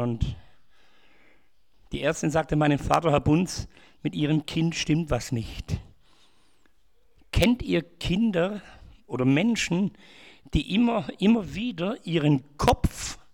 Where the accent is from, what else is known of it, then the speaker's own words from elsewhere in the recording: Ulm, Baden-Württemberg, Germany; born there; Ich bin in Ulm geboren. Wer kennt Ulm?